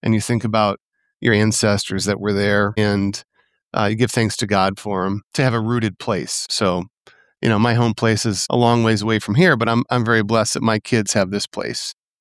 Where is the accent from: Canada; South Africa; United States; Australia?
United States; Richmond, Michigan; also born or lived in Madison Heights; I am from Richmond, Michigan, which is in the Southern Thumb. I was born in Madison Heights, Michigan.